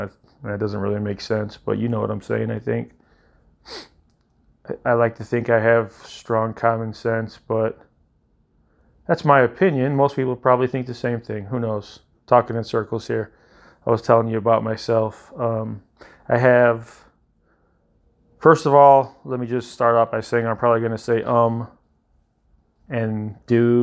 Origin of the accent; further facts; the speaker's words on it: Hammond, Indiana, United States; 44 years old, born and raised in Hammond for the most part. Had my stints of living in trailer parks in Gary. But besides that, Hammond's been predominantly where I've lived and worked my whole life.